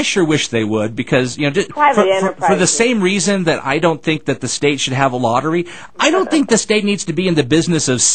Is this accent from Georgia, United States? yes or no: no; Dallas, Texas, United States; I grew up in Texas. I was born in Dallas, and I grew up in Dallas County and later